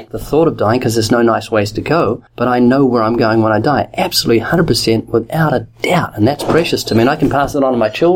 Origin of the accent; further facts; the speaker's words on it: New Zealand; I'm from New Zealand, we have different things.